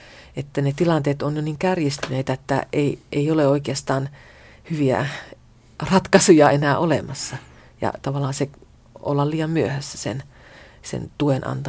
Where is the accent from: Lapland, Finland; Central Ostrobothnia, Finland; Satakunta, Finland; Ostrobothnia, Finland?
Lapland, Finland; sen aikoinaan jo lapsena Kemijokivarressa oppi tuntemaan